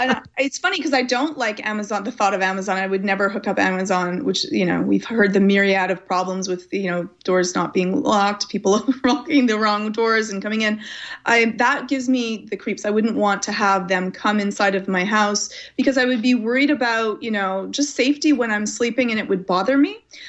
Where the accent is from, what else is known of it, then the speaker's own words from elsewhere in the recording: Canada; you will end up doing it as Canadian as I am, even when you don't want to.